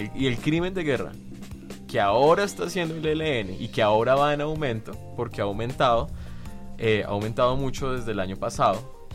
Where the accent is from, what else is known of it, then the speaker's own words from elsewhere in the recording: Colombia; Como colombianos estamos muy familiarizados